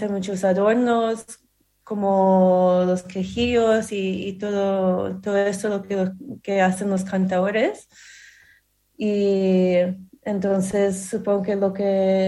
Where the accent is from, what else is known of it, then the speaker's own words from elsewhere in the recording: Vancouver, British Columbia, Canada; Y en Vancouver, donde yo soy de Vancouver, Canadá, solo hay escuelas de baile.